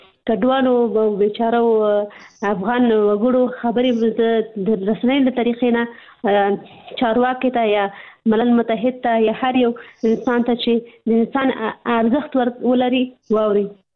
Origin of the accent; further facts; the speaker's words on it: Pakistan; زه په پاکستان کې پیدا شوې یم، هلته مې ژوند تیر کړی، تر لسو سنو پورې ما درس ویلي،